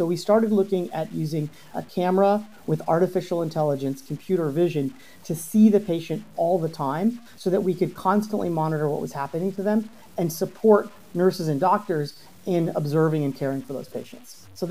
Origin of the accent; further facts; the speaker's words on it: Cincinnati, Ohio, United States; born there; moved away as an adult; I was born in Cincinnati, Ohio, moved out to the Valley during the first dot-com bubble transformation